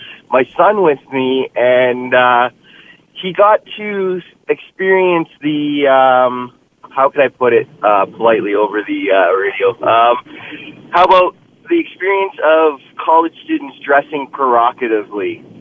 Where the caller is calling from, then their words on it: Hamilton, Ontario, Canada; Hamilton, brother.